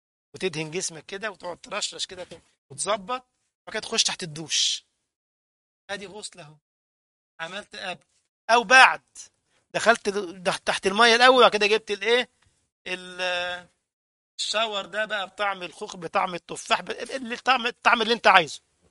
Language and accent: Arabic; Egypt; كنا بنسميه عندنا في مصر الكوز.